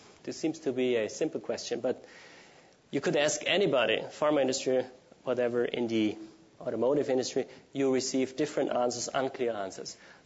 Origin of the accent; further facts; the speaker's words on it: Austria; so I'm also from Austria